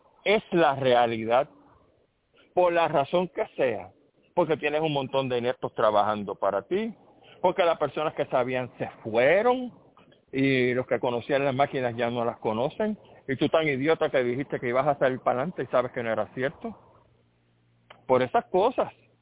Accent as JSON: {"language": "Spanish", "country": "Puerto Rico", "said": "Nosotros, como pueblo puertorriqueño, nos dijeron las cosas que yo les acabo de decir."}